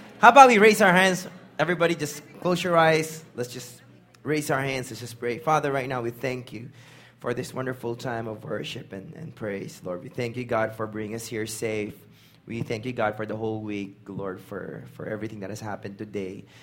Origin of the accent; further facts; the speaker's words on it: Central Luzon, Philippines; was on his way to Pampanga, which is my hometown.